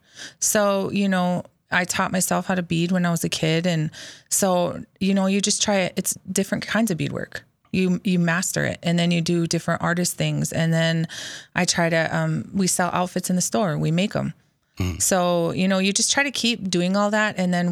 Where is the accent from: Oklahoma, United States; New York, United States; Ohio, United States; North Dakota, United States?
North Dakota, United States; Bismarck; I grew up in Bismarck here.